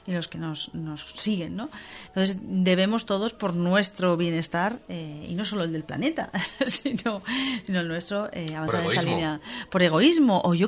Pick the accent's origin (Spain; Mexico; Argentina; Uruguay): Spain; Sagunto, Valencian Community; Yo soy de Sagunto, soy romana, como nos dicen, porque soy del núcleo de Sagunto antiguo, no del puerto de Sagunto.